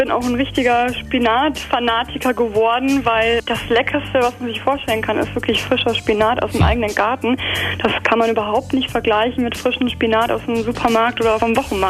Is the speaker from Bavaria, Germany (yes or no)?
no; Bonn, North Rhine-Westphalia, Germany; Also wir kommen beide aus Bonn und haben dort ja auch Gemüsegärten, die wir anbieten.